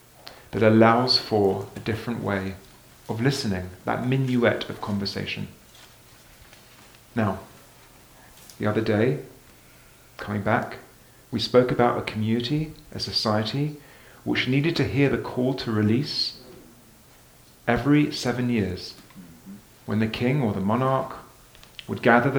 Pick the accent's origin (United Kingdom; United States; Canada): United Kingdom; I'm British, so you don't ever say, yes, I'm really hungry